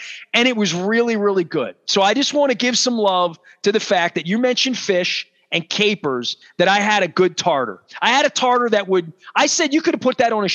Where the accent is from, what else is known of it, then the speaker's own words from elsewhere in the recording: Dundalk, Maryland, United States; And I'm thinking, I grew up in Dundalk.